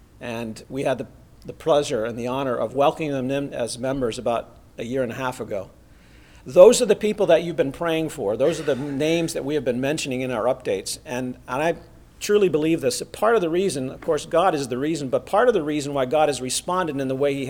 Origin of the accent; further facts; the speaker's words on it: Remsen, New York, United States; When I was a young boy, I grew up in Remsen, New York, which is kind of in the southern tip of the Adirondack State Park.